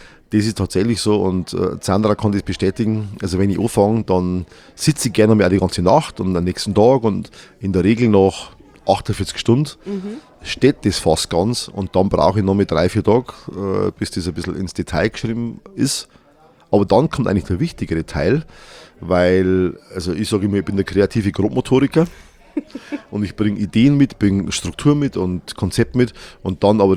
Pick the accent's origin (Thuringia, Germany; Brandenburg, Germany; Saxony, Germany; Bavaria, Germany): Bavaria, Germany; also ich bin ein Niederbayer.